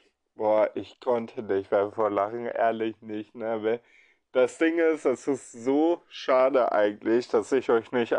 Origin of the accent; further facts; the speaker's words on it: Essen, North Rhine-Westphalia, Germany; ich komme aus dem Regenwald Essen in Deutschland.